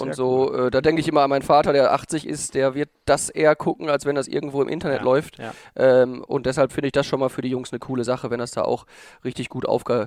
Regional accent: Essen, North Rhine-Westphalia, Germany; ich komme aus Essen, da war Handball schon eine Nummer mit dem TuS Essen.

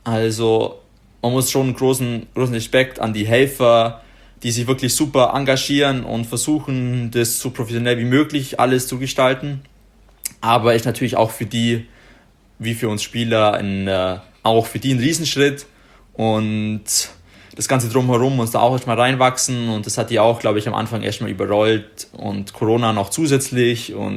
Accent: Ottobeuren, Bavaria, Germany; dass sie gegen Otto Beuern gespielt haben, da wo ich herkomme.

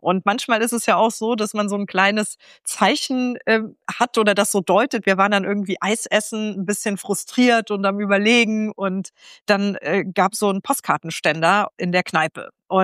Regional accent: Trier, Rhineland-Palatinate, Germany; Und als sich dann die Tür geöffnet hat, in meiner Heimat Trier für die SPD, für den Bundestag zu kandidieren, da kam natürlich einiges zusammen.

